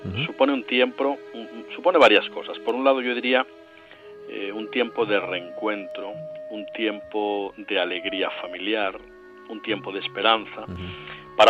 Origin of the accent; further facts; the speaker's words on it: Asturias, Spain; en Asturias, en mi tierra, cuando llegaba el tiempo de Navidad, salíamos con nuestro papá a recoger musgo por los bosques húmedos de Asturias